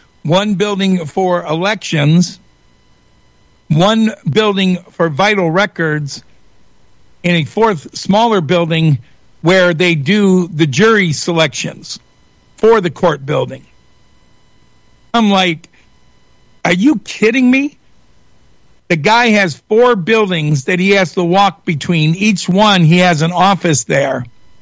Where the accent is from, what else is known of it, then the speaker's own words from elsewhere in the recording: Lake Orion, Michigan, United States; I grew up in Lake Orion, and it was a quiet little town, and now it's unrecognizable.